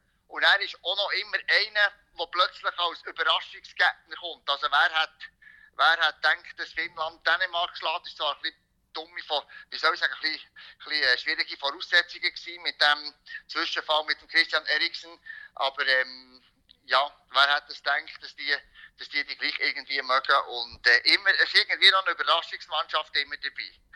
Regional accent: Bern, Switzerland; Im alten Wankdorf-Stadion, das hat natürlich als Berner sehr gefällt.

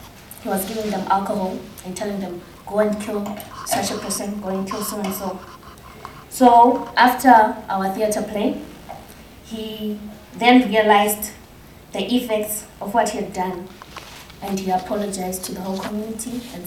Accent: Zimbabwe; I'm 24 years old. In 2008, we had presidential elections in Zimbabwe

